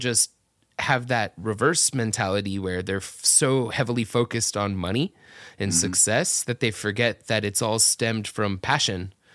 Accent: Atlanta, Georgia, United States; also born or lived in Florida; I was born in South Florida near Miami. Mm-hmm. Lived there for like 2 years or so, 2 or 3 years. Grew up my whole life in Atlanta area where I was raised.

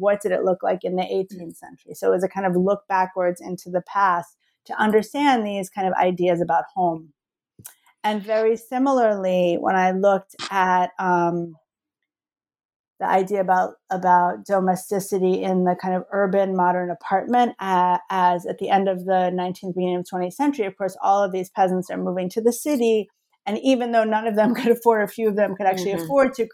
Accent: New Jersey, United States; growing up in New Jersey in the 80s, it felt like it was the right thing to do from the political perspective as well.

